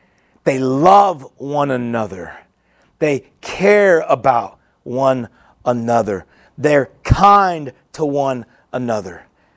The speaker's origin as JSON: {"language": "English", "region": "Oklahoma", "country": "United States", "tie": "born or raised there", "said": "And where I grew up at in Oklahoma, where I pastored in Memphis, Tennessee, and Mississippi, there were a lot of churches that this was their favorite phrase."}